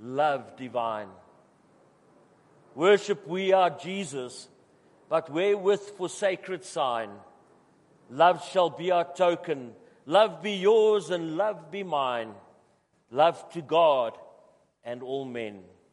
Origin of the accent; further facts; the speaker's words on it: Newcastle upon Tyne, North East England, United Kingdom; when I was a child growing up in Newcastle, we didn't have things like televisions and computers and games.